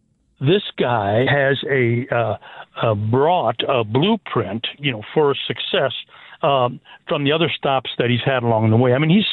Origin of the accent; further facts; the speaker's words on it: Minnesota, United States; moved away as an adult; also born or lived in Indiana; So growing up in Minnesota, I had to make the trek to Indiana, and that turned up to be a turning point in my life.